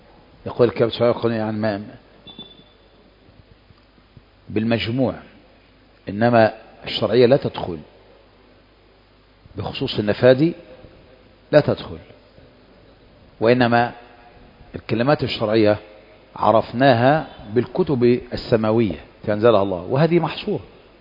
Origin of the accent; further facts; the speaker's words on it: Egypt; احنا مصريين